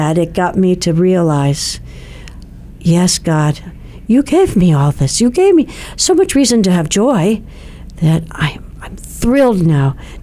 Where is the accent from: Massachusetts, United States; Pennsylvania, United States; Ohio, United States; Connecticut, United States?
Connecticut, United States; Hartford; Growing up in Hartford, we had chicken. Neighbors had chicken coops